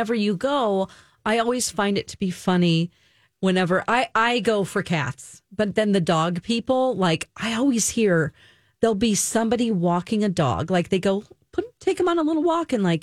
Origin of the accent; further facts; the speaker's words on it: Springfield, Missouri, United States; Of Bob Barker, who's from my hometown.